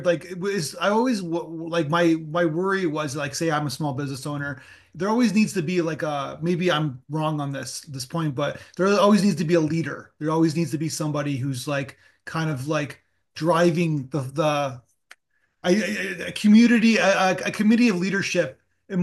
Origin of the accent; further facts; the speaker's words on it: Canada; as a Canadian, I always, when Obama was president, who was a total centralist from a Canadian standpoint